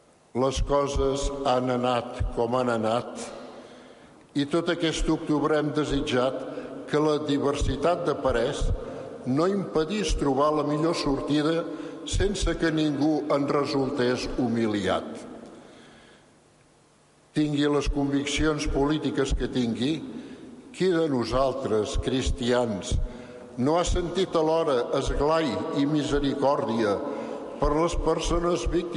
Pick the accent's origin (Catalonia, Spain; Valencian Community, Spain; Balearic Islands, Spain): Catalonia, Spain; com a creients i com a catalans.